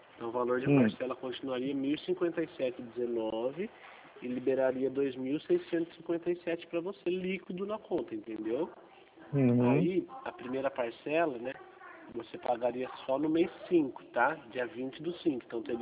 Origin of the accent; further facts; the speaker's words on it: Santa Bárbara d'Oeste, São Paulo, Brazil; Eu sou do interior de São Paulo, tá? De Santa Bárbara do Oeste.